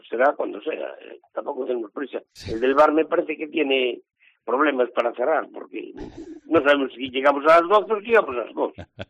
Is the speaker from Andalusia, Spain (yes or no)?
no; Mugardos, Galicia, Spain; yo no soy ferrolano, soy de Mugardos, soy mugardés